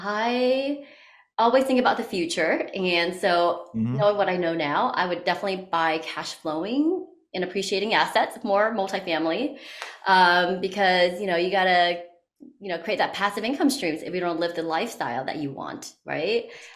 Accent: Maryland, United States; moved away as an adult; That's why I moved from Maryland to California, to LA for college, because I wanted to kind of get away from the cold for a bit and stay there for 4 years.

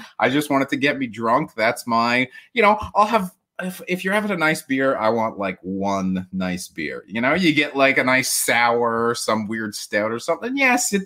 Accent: Canada; as a Canadian

